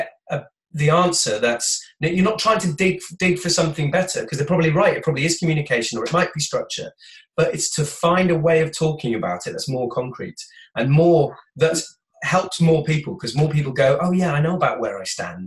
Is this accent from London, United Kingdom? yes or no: no; Wales, United Kingdom; I'm from South Wales.